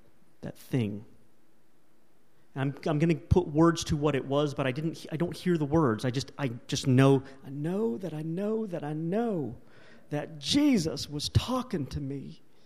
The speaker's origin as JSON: {"language": "English", "region": "California", "country": "United States", "said": "Now, I'm from Southern California. I'm pretty familiar with sun."}